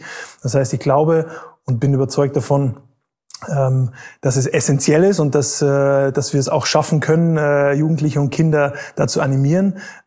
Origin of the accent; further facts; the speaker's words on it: Bavaria, Germany; ich bin eigentlich in Bayern aufgewachsen, habe da meinen Leistungssport angefangen